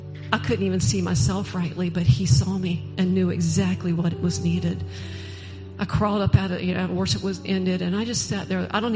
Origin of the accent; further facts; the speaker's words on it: Currituck, North Carolina, United States; And then I'm from Currituck down the road.